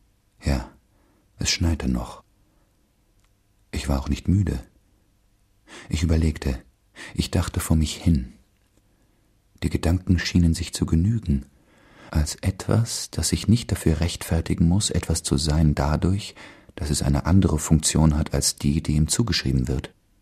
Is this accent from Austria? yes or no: yes; Styria, Austria; accent: Styrian; War es mein steirischer Dialekt oder meine Unverfrorenheit oder beides zusammen, das die Gäste begeisterte?